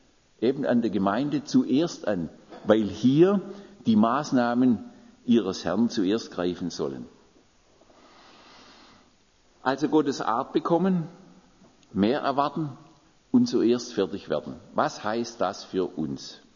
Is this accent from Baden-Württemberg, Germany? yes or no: yes; Baden-Württemberg, Germany; das Remstal, das war von meiner Heimat eigentlich nur durch einen Höhenzug getrennt. Also wir sind im Buchenbachtal, dann kommt der Höhenzug, Bucher Höhe heißt es, und dann kommt das Remstal.